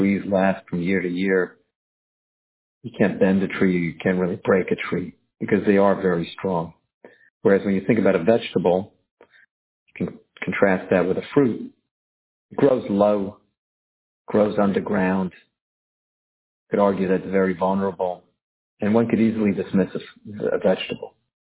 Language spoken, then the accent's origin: English; South Africa; now in United States; I remember growing up in South Africa, we used to eat parsley. Somehow when we came to America, the parsley changed to a potato.